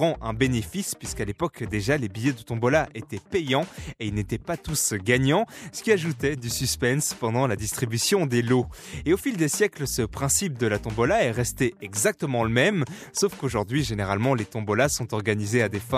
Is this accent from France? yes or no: no; Belgium; Chez nous, en Belgique, il faudra attendre 1934 pour que naisse la première loterie